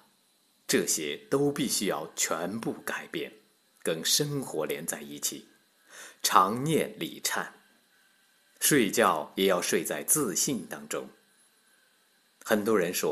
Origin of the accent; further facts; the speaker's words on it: China; 这就是我们中国人常讲的一句话，为人不做亏心事，半夜敲门心不惊。